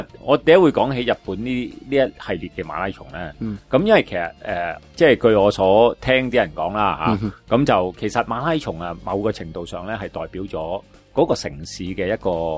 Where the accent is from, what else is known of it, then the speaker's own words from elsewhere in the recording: Hong Kong; 即系我相信我哋香港人大家都好支持运动嘅